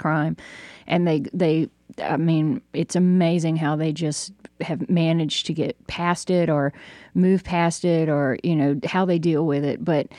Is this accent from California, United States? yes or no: no; Jonesboro, Georgia, United States; I mean, people know I grew up in Jonesboro, about 45 minutes from Atlanta, during the time of the Atlanta child murders.